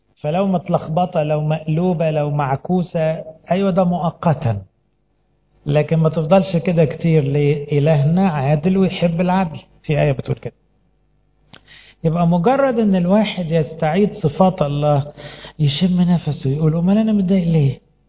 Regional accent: Egypt; واللي عندنا في مصر ضابط الكل

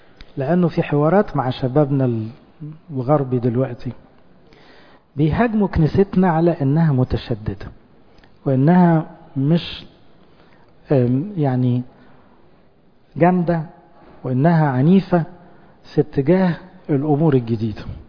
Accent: Egypt; اخوانا احنا مصريين بس احنا مسيحيين اولا

